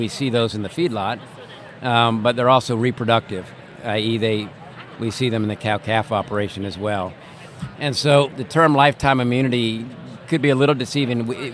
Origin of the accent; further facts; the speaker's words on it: Northeast, United States; So I'm a Yankee. I grew up in the Northeast in a lobstering town.